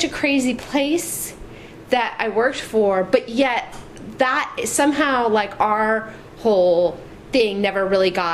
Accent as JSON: {"language": "English", "region": "California", "country": "United States", "said": "And I was so, because I'm from Marin, I was so intrigued."}